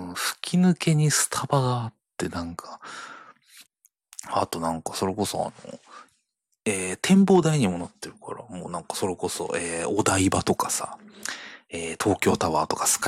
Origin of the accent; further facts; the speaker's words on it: Chiba, Japan; 普段なかなか私、千葉県民のものは行かないんですが